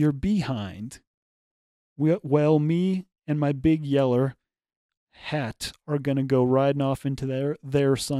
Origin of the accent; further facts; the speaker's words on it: Montana, United States; I grew up in Montana on a ranch farm, or maybe it was a farm ranch. It was a little of both.